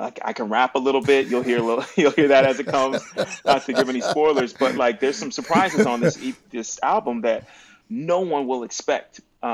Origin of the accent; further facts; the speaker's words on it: Florida, United States; since I was a kid, me and my brother had this this band called … growing up in Florida.